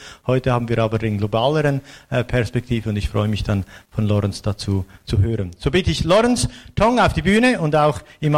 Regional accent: Switzerland; now in Mosbach, Germany; bin aus der Schweiz. Ich wohne aber in Deutschland. Ich wohne in Mosbach seit 3 Jahren schon.

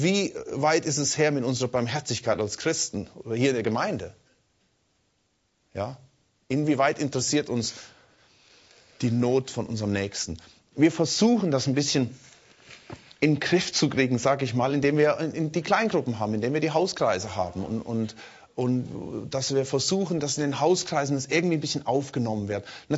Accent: Germany; Und wir als Deutsche machen uns hier wieder zum Weltenrichter.

